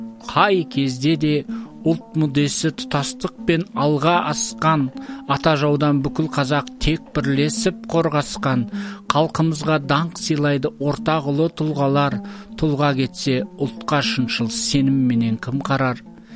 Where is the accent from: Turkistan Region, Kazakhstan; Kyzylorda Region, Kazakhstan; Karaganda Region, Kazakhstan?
Turkistan Region, Kazakhstan; Otyrar; Егеменді ел атанғаннан кейін туған өлкем отырарға барсам ауданның жас кәрісі түгілге жуық ру-руға бөлініп әр ру өзінің президенттерін сайлап жатыр екен.